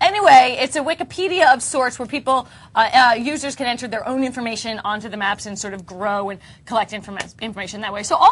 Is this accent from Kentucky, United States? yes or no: no; New York City, New York, United States; I mean, I'm from New York City.